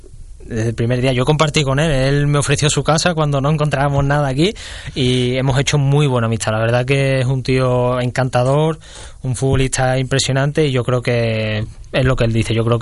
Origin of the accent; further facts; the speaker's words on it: Andalusia, Spain; Yo creo que no soy el típico andaluz de contar chistes ni nada de eso